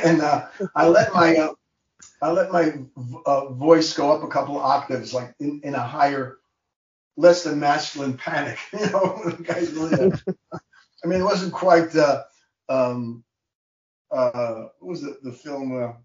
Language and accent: English; Bronx, New York, United States; No, I grew up in the Bronx.